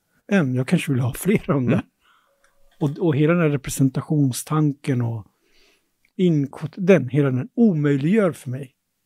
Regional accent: Tensta, Stockholm County, Sweden; under min uppväxt i Tensta

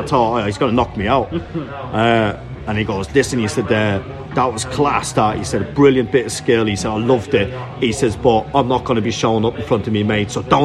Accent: Dublin, Leinster, Ireland; I grew up in Dublin, and quite a rough area. We did, it's like, I'd say working class, but, like, probably, you know, people like poverty line stuff

